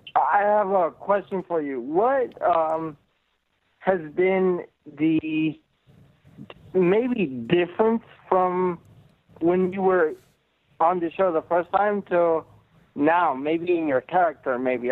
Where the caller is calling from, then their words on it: Florida, United States; from Florida.